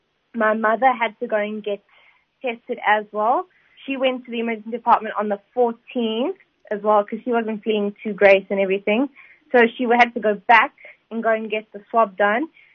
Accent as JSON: {"language": "English", "town": "Durban", "region": "KwaZulu-Natal", "country": "South Africa", "tie": "born or raised there", "also_born_or_lived": "Cape Town", "said": "We are a Durban family. I was raised and born in Durban. We were in Cape Town for 7 years, but we moved back here in 2009, the end of 2009, back to Durban. And we stayed here ever since."}